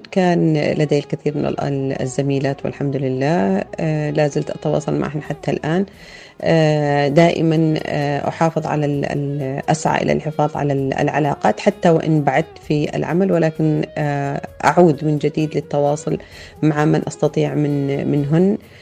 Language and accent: Arabic; Yemen; عندنا في اليمن